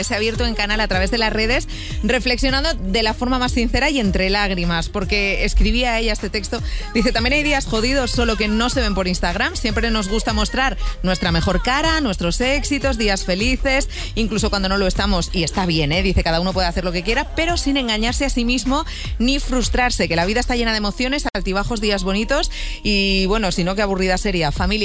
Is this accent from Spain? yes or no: yes; Zaragoza, Aragon, Spain; Han estado en mi tierra, me hace mucha ilusión. Ha estado, sí, en Zaragoza